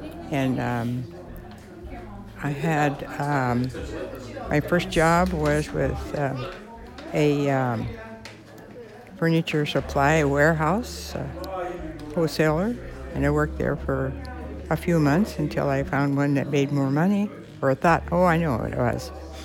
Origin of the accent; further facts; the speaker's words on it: Seattle, Washington, United States; Well, I grew up in Rainier Valley on Empire Way until I was... I went to high school in the, from that home and lived there at on Empire Way until I was married at about 18 years old.